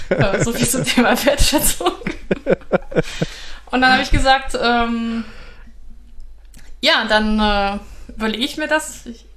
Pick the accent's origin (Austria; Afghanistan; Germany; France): Germany; North Rhine-Westphalia; moved away as an adult; ich war halt weg von zu Hause, also bin ich von NRW halt nach Baden-Württemberg gezogen